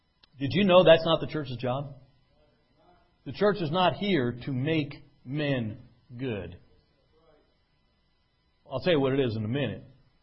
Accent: New Jersey, United States; I'm from New Jersey. I can't help it. Everything I say sounds sarcastic.

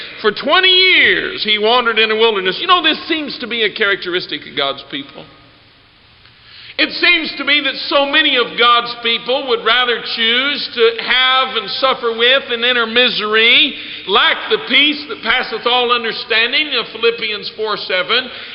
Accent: Colorado, United States; And I'll say, well, I'm from Colorado.

